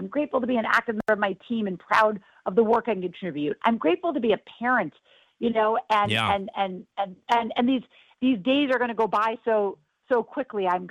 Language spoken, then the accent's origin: English; New York, United States; because I had a mom on TV or I grew up in New York